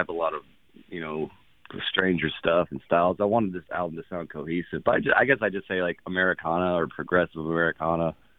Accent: Houston, Texas, United States; also born or lived in California / Detroit; now in Austin, United States; But, I moved here when I was around one year old, and I grew up in Houston, Northwest, and then graduated high school actually in the Detroit area.

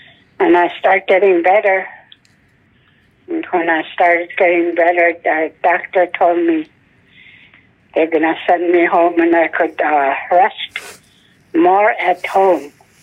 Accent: Nanap, Alaska, United States; born there; I was born at Nanap in 1935.

